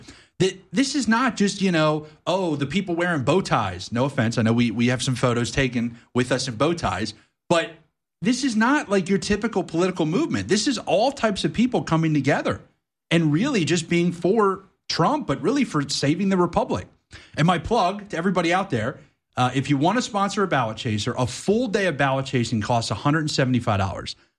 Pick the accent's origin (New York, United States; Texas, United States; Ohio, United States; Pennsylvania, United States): Pennsylvania, United States; Philadelphia; I come from the suburbs of Philadelphia. My hometown, there's a lot of great people, blue-collar workers that are fighting.